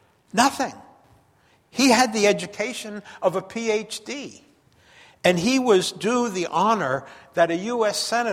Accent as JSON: {"language": "English", "town": "Levittown", "region": "New York", "country": "United States", "tie": "born or raised there", "said": "When I was a boy, I grew up on Long Island. That's where I got my accent. And I grew up in a housing project called Levittown."}